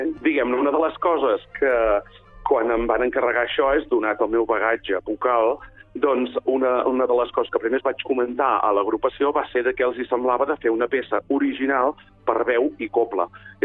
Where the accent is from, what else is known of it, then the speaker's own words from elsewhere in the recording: Manlleu, Catalonia, Spain; jo soc del barri de Gràcia, de Manlleu